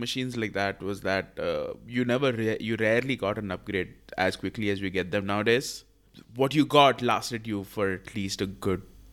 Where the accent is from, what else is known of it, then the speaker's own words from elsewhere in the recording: India; now in United Arab Emirates; So I grew up in India. I didn't grow up here in the UAE.